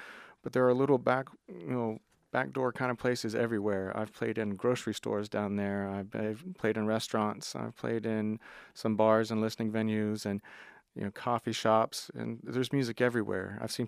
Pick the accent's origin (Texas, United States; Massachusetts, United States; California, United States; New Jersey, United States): Texas, United States; now in Austin, United States; Born and raised in Texas. I spent the majority of my life in the Dallas area. And before we hit the road, we stayed a good 3 years in Austin.